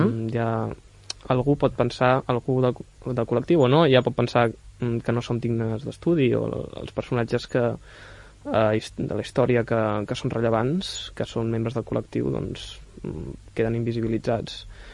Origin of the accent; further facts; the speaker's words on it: Olot, Catalonia, Spain; moved away as an adult; A veure, jo vaig marxar d'Olot a estudiar a Barcelona.